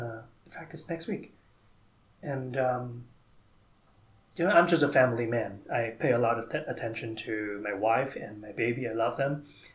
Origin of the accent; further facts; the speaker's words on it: Vietnam; English is a second language; I was a finance major. I'm from Vietnam. Was a finance major in college.